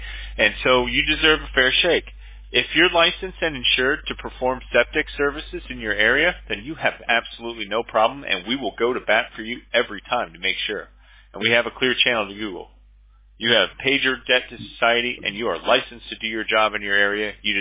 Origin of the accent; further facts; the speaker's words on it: Florida, United States; Man, I mean, I grew up in South Florida. I grew up in a rough neighborhood too